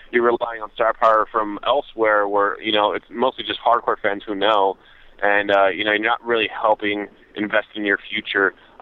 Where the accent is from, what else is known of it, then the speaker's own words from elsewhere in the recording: California, United States; I'm from the Bay Area, so I've been following the organization since they came up.